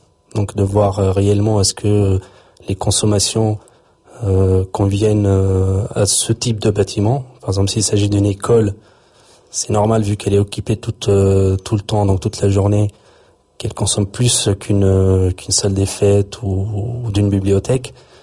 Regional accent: Tunisia; moved away as an adult; now in France; moi, je suis arrivé en France de Tunisie, donc il y a une douzaine d'années, justement pour poursuivre mes études

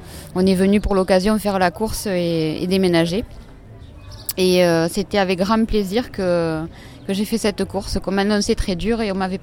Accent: Sigean, Occitanie, France; puisque je viens de Sigean dans l'Aude et j'aménage à Villefranche de Rouergue dans un mois.

